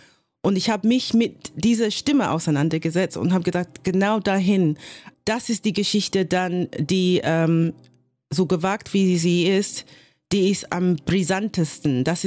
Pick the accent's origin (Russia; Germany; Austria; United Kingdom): United Kingdom; dass ich eine schwarze Frau bin aus Großbritannien.